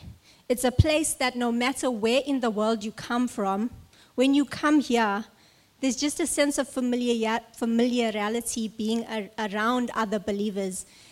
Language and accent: English; South Africa; now in Australia; I'm from South Africa.